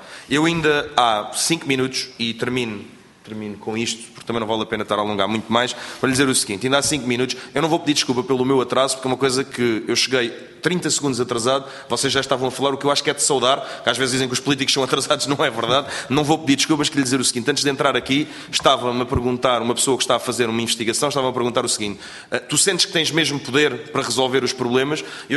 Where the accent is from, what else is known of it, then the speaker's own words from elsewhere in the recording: Barreiro, Setúbal, Portugal; Eu sou do Barreiro, e até vivo ali naquela zona